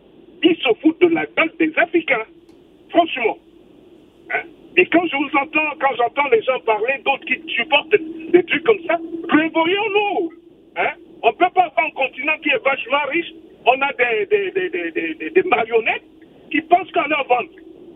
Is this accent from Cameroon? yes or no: yes; Cameroon; Je prends l'exemple, je suis Camerounais.